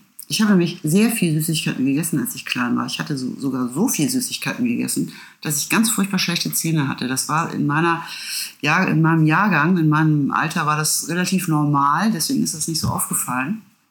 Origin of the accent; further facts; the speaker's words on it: Hamburg, Germany; Ich bin nämlich in Hamburg geboren und aufgewachsen